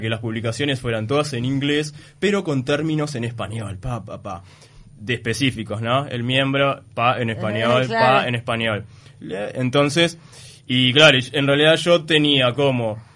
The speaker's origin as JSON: {"language": "Spanish", "country": "Uruguay", "said": "les parecía interesante que soy uruguayo y que en Uruguay está visto como a nivel mundial o a nivel internacional como un país de avanzada"}